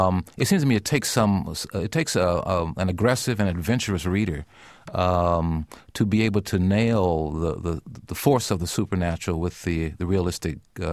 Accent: Middletown, Ohio, United States; Well, I grew up in Middletown, Ohio. It's only a half hour from Cincinnati.

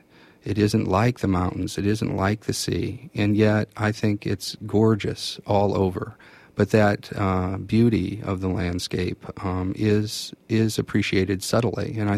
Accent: Indiana, United States; when I would just tell the sort of stories about growing up in Indiana

